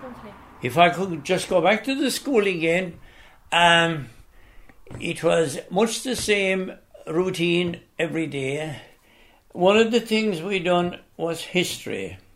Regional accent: Firies, Munster, Ireland; now in Listry, Ireland; I was born in Fyries, but I now live in Listry. I have been living here since 1969

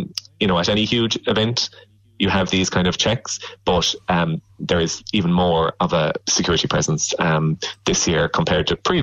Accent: Ireland; So it is a very strange year as an Irish fan.

